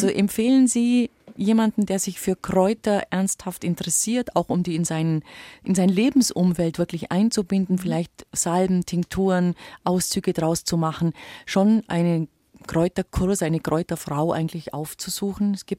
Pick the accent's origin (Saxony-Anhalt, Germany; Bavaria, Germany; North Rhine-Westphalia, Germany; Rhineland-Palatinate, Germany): Bavaria, Germany; Ist auch bei uns im Allgäu zum Beispiel für viele Bäuerinnen ein bisschen ein Standbein geworden.